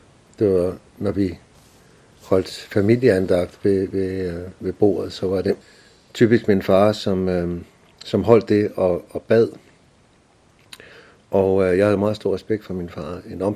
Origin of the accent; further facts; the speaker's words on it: Copenhagen, Capital Region of Denmark, Denmark; Jeg er født i København og har boet i København det meste af min opvækst. Og født i et hjem, hvor jeg har haft forældre, der har vidnet for mig om Jesus og, og har bedt for mig.